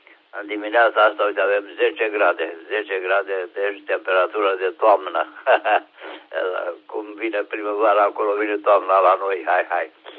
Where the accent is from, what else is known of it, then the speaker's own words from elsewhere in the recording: Oltenia, Romania; suntem olteni